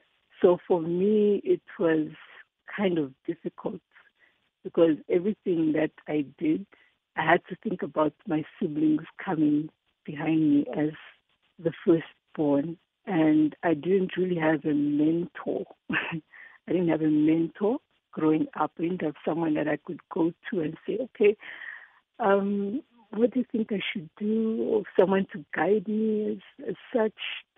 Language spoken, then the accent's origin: English; Kitwe, Copperbelt, Zambia; So I was born in 1975 in Kitwe on the 23rd of November.